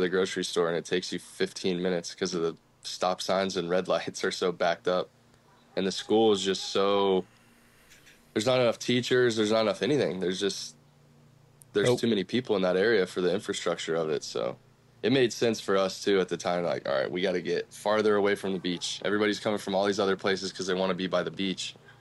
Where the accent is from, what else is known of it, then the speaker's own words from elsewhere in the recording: DeLeon Springs, Florida, United States; But I'm more from Central Florida, from DeLeon Springs. It's pretty close to Stetson University in DeLand.